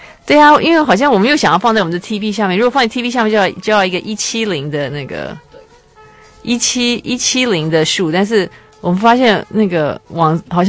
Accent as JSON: {"language": "Chinese", "country": "Taiwan", "said": "我是来自台湾的淘宝初学者，"}